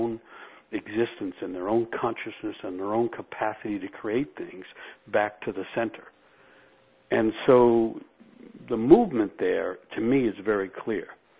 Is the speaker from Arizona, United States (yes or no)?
no; New York City, New York, United States; born there; I was born in New York City, and my idea of nature was Central Park, which is a great place.